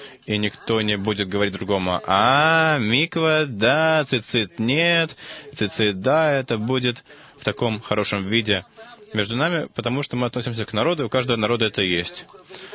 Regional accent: Russia; now in Israel; И что я приехал сюда из России почти 40 лет назад.

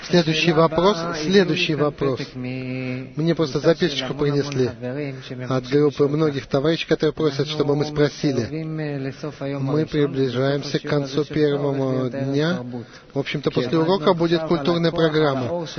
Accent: Ramat Gan, Tel Aviv District, Israel; Я из Рамат-Гана.

